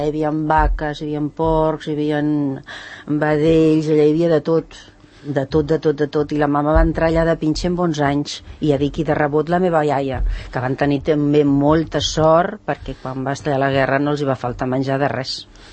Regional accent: Sant Cugat, Catalonia, Spain; born there; Jo aquí a Sant Cugat, però hi vaig néixer al carrer Monestir, perquè la meva mare va venir aquí a Sant Cugat que tenia 7 anys, malalta.

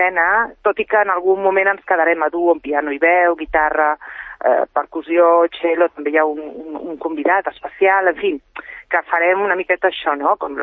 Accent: Catalonia, Spain; andalusa perquè la meva mare és de Jaén i el meu pare i la meva àvia de Càdiz. O sigui, jo he nascut aquí, soc catalana, però clar, vulguis que no, jo aquesta cultura l'he mamat

